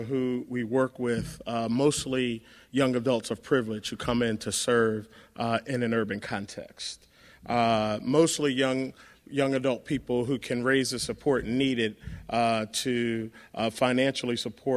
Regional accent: Philadelphia, Pennsylvania, United States; moved away as an adult; now in Atlanta, United States; I grew up in Philadelphia.

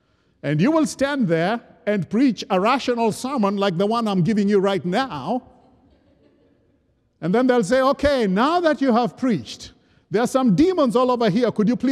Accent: Kenya; we had gone to one of the rural parts of my home country, Kenya

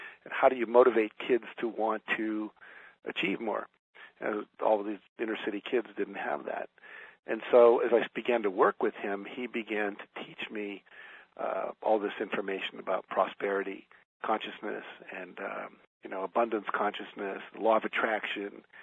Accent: West Virginia, United States; I was from West Virginia. They took two kids from West Virginia every year.

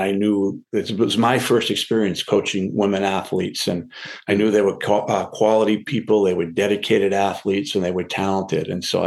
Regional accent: United States; But as an American, and you know how we are, particularly with the Olympics

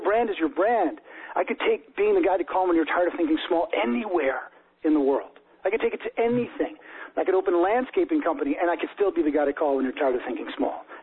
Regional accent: New York City, New York, United States; moved away as an adult; Well, you know, I grew up in New York City, so obviously big city boy. But then, and when I started my business as a consultant, I was in New York. But then I moved out of New York to a place with trees and grass

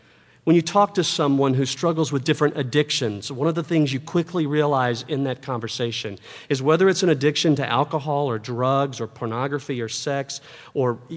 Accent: the South, United States; When I was a seminary student living in Philadelphia, I'm from the South, it was my first venture into the North, and it was cold up there.

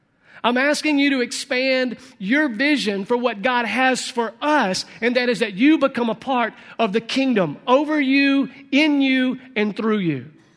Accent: Sunflower, Mississippi, United States; I'm a Delta product. I was raised in Sunflower, which is a little bitty dot north of Indianola. And I graduated from high school in Greenville.

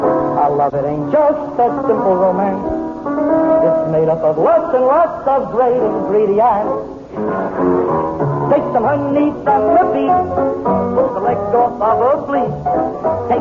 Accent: New York City, New York, United States; You know, I come from New York, as if you thought I was from London.

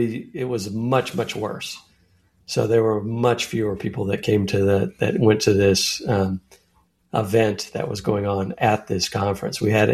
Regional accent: Tucson, Arizona, United States; I'm going to invite all the pastors of my hometown. So there are got a list of all the churches in Tucson, Arizona.

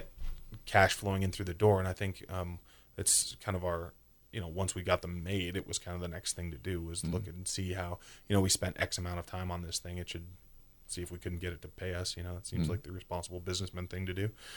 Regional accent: Taos, New Mexico, United States; I lucked out because I grew up in Taos

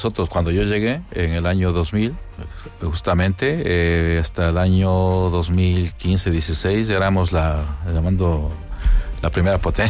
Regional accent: Ecuador; quiero conocer también mi propio país, ya que soy de Ecuador

